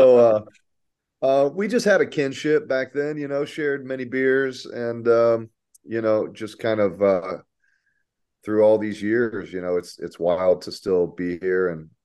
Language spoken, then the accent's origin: English; Corpus Christi, Texas, United States; I grew up in Corpus Christi, Texas, and Corpus Christi is a very big thrash and heavy metal, like, hotbed.